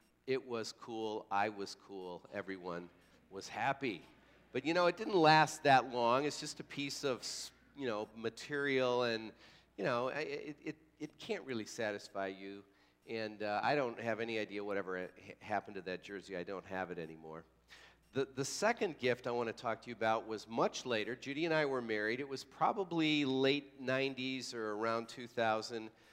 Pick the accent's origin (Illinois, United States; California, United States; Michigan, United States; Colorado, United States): Illinois, United States; I was a kid growing up near Chicago, and I was a big Chicago Blackhawks fan.